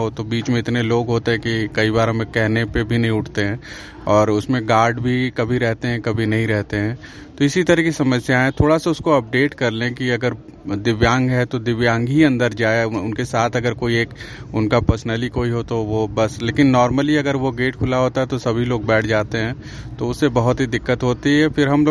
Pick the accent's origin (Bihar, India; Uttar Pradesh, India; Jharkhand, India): Uttar Pradesh, India; Varanasi; मैं बनारस का रहने वाला हूँ।